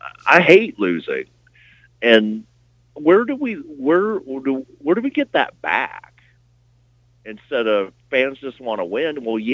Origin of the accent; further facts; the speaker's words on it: Wartburg, Tennessee, United States; growing up in East Tennessee in a small town. Like, I grew up in Wartburg, Tennessee, and, you know, we didn't have much.